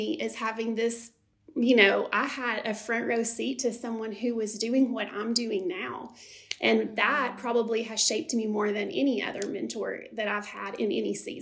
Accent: Benton, United States; you mentioned I grew up in Benton and I went to First Baptist Benton.

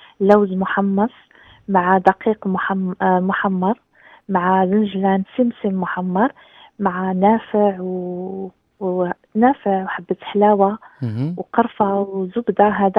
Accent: Morocco; هي كنا بسطيلة عندنا في المغرب كامل

